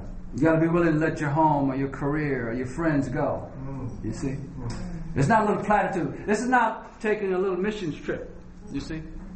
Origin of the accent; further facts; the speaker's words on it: Arkansas, United States; moved away; I remember when I came here from Arkansas.